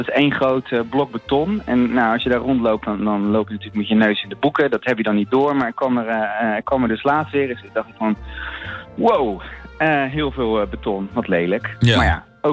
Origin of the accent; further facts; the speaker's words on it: Rotterdam, South Holland, Netherlands; Nou, weet je, ik ben in Rotterdam opgegroeid. Ik woon er al jaren.